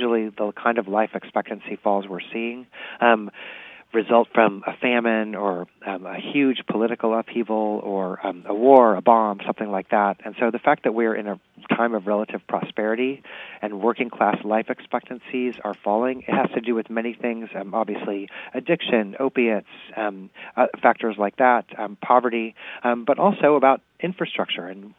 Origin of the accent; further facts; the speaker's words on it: Kansas City, Missouri, United States; moved away as an adult; Well, I'm from Kansas City also. I went to the University of Missouri, Kansas City, so I'm a Mizzou alum also.